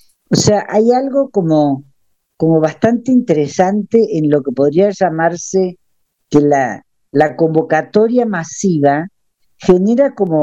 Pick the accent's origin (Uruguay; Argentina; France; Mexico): France; Paris, Île-de-France; now in Lausanne, Switzerland; Si bien ahora estoy en Suiza, en Lausanne, que es donde vive mi familia, yo vengo de París.